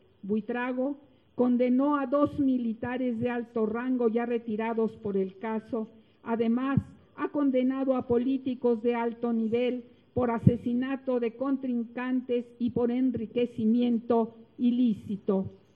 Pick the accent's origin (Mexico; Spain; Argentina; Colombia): Mexico; no podemos como mexicanos decir esto se acabó